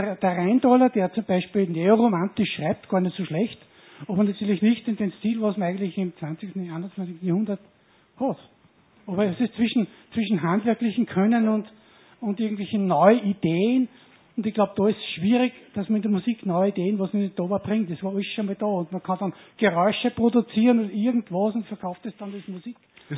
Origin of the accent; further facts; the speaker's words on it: Leonding, Upper Austria, Austria; Ich komme aus Leonding.